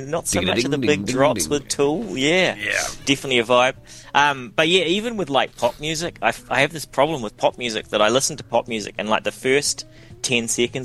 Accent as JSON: {"language": "English", "country": "New Zealand", "said": "Like I am from New Zealand and I love New Zealand and I love the beach and I love the bush."}